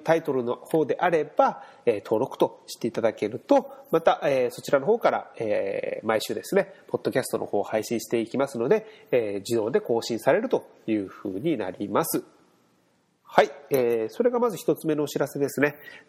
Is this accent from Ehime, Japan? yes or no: no; Miyazaki, Japan; で、僕は宮崎県出身なんですが、九州の宮崎ですね、なんですが